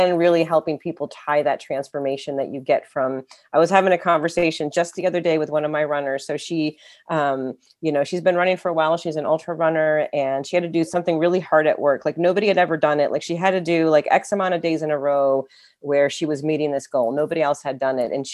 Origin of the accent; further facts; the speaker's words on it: Pittsfield, Massachusetts, United States; So one year I was in Massachusetts and I had climbed the highest peak there, which happened to be Mount Greylock, which is close to Pittsfield, which is my hometown.